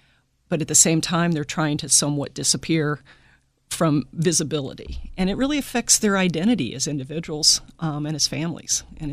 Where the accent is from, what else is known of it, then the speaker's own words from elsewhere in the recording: Midwest, United States; You know, where I grew up in the Midwest, we ate meat and potatoes.